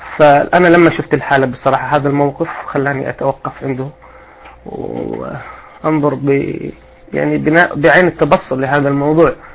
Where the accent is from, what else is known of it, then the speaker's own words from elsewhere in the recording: Saudi Arabia; أنا أساسا من المملكة العربية السعودية، من أهل إطلاع.